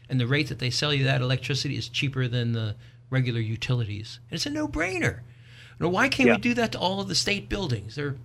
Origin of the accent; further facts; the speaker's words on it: Abington, United States; my hometown of Abington, Verizon had Fios up the corner, two houses away from me.